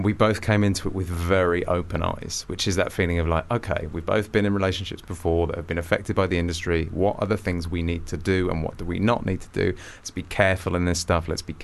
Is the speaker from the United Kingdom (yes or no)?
yes; Maidstone, South East England, United Kingdom; Maidstone.